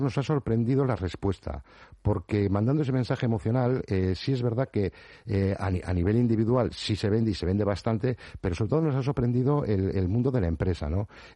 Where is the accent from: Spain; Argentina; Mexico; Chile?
Spain; Bilbao, Basque Country; ya sabes cómo somos los bilbaínos, ¿no?